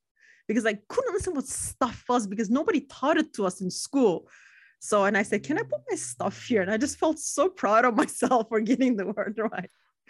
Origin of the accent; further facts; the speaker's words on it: Turkey; accent: Turkish-American; English is a second language; because it's the Turkish-American accent, which you don't hear here. So I get so many guesses on what my accent is.